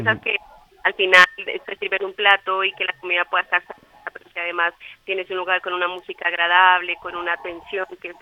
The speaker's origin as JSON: {"language": "Spanish", "country": "Colombia", "moved": "yes", "lives_now": "Spain", "said": "Sí, somos colombianos."}